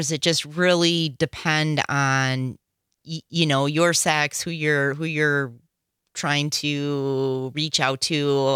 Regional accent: Wisconsin, United States; I'm getting older, and I'm from Wisconsin.

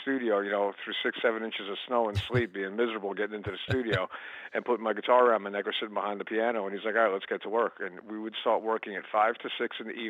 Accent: Long Island, New York, United States; It was right. A completely different world compared to growing up on Long Island.

